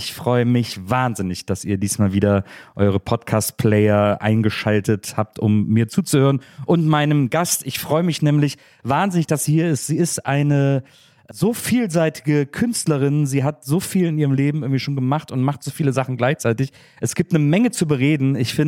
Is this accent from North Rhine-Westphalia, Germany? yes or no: yes; Wesseling, North Rhine-Westphalia, Germany; ich komme aus Wesseling, das ist zwischen Köln und Bonn, eine kleine Stadt.